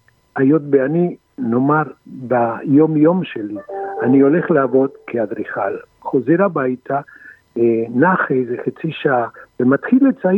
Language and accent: Hebrew; Tel Aviv, Tel Aviv District, Israel; ואז היו כל מיני עניינים של אני כתל אביבי כחברה כביכול מבוססת